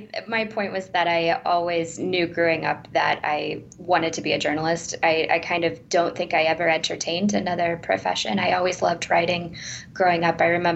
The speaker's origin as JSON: {"language": "English", "town": "Lawrence", "region": "Kansas", "country": "United States", "tie": "born or raised there", "said": "So I was born and raised in Lawrence, graduated from the University of Kansas. My first job out of school was in Kansas City."}